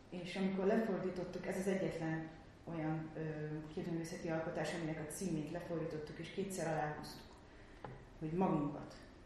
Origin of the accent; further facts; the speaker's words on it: Tolna, Hungary; mondjuk én Tolna megyei vagyok